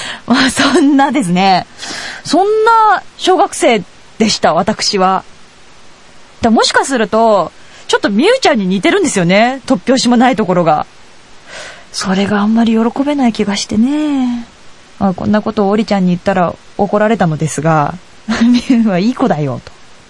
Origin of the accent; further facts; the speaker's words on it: Yokohama, Kanagawa, Japan; まあ、一応横浜の浜っ子なんですけどね。